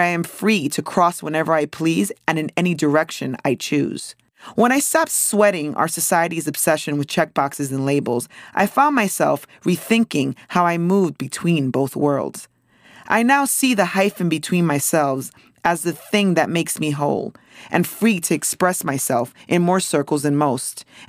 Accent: New York City, New York, United States; also born or lived in Santo Domingo, Dominican Republic / San Francisco, United States; I was born in Harlem and began living on and off in between my maternal grandparents' home in Santo Domingo, my parents' apartment here in New York City, and briefly in San Francisco.

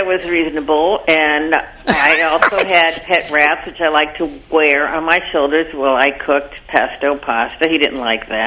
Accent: Chicago, Illinois, United States; I just want to remind everybody I am from Chicago.

